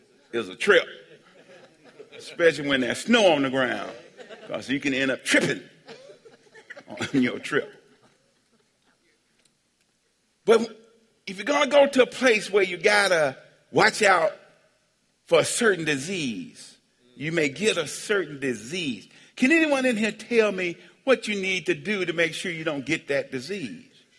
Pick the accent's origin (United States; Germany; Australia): United States; Alabama; I'm from Alabama.